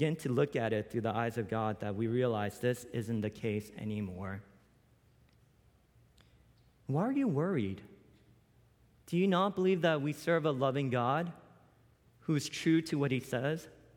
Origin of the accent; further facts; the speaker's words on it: Long Island, New York, United States; now in California, United States; I grew up in Long Island, New York, and so oftentimes I would go, well, every Sunday and during the weekday, we would go to church in New Jersey, and we would drive in through the city.